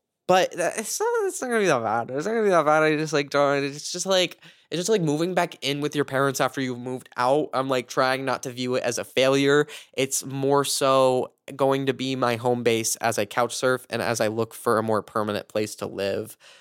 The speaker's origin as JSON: {"language": "English", "region": "Midwest", "country": "United States", "tie": "born or raised there", "said": "I'm going to pack up all of my stuff and drive it all to my hometown, back in the Midwest."}